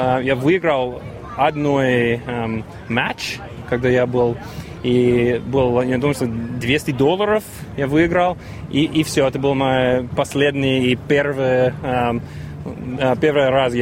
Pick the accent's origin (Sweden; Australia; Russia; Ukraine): Australia; born there; Russian is a second language; also born or lived in United States; Я родился здесь, в Австралии, и играл здесь, и потом мы переехали в Америку, тоже играл там.